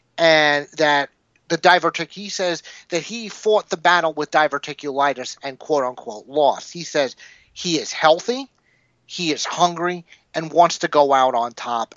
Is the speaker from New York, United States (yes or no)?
yes; Brooklyn, New York, United States; in my hometown, yes.